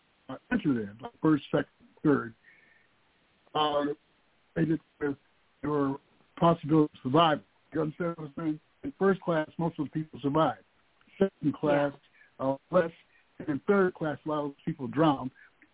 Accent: Buffalo, New York, United States; now in Oakland, United States; I grew up in Buffalo, New York.

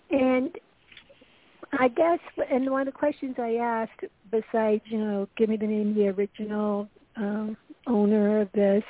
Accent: Tampa, Florida, United States; I'm from Tampa, and I had a second home that I had purchased in 2008

